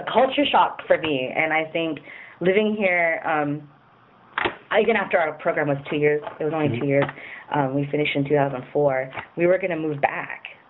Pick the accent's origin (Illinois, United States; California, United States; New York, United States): California, United States; Riverside; because my husband and I, we grew up together in Riverside.